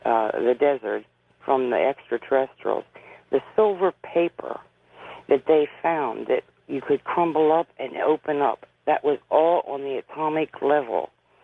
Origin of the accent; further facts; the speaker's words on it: Pennsylvania, United States; I'm from Pennsylvania.